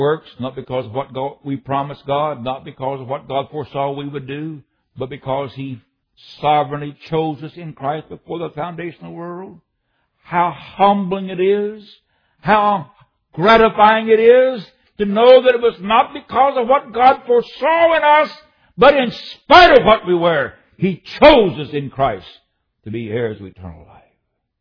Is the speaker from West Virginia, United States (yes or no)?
yes; West Virginia, United States; also born or lived in Illinois; I know where I grew up in West Virginia and Southern Illinois, there's a different way in which they pronounce it.